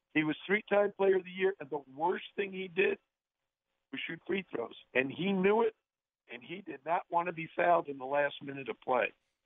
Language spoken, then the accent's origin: English; New York City, New York, United States; In New York City, when I was growing up in the Bronx, there were so many kids that played basketball